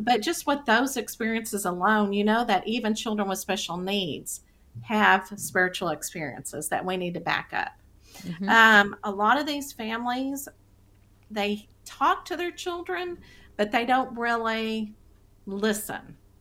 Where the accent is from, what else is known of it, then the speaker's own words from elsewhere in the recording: Texas, United States; accent: Texas; my Texas accent probably just came out.